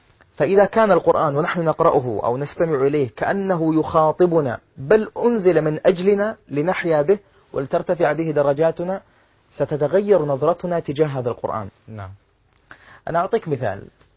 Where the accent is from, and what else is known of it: Saudi Arabia